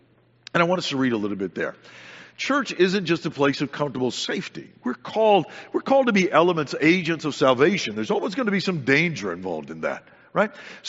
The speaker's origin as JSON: {"language": "English", "town": "Santa Maria", "region": "California", "country": "United States", "tie": "born or raised there", "said": "When I was a boy growing up in California, we lived in some really beautiful places. We lived up on the coast in an area called Santa Maria"}